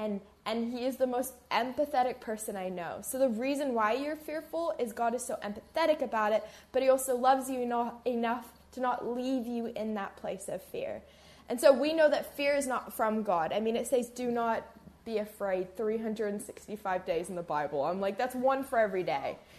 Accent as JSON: {"language": "English", "country": "New Zealand", "said": "I'm from New Zealand"}